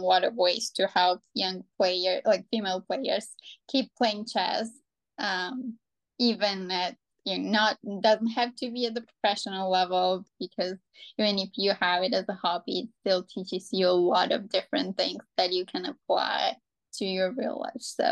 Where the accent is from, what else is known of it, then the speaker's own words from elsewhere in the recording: Georgia; English is a second language; now in United States; I am originally from Georgia, right? And Georgia is famous for having female strong female players.